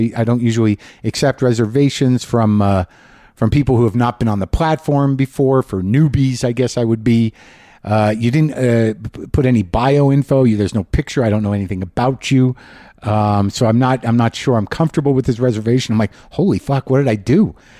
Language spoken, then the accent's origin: English; New Mexico, United States; I grew up in New Mexico. I was looking forward to coming home and maybe, you know, regrouping a bit.